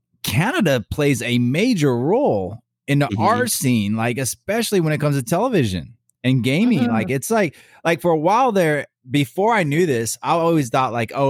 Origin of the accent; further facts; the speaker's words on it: California, United States; because I'm from Cali too. It's obvious, right?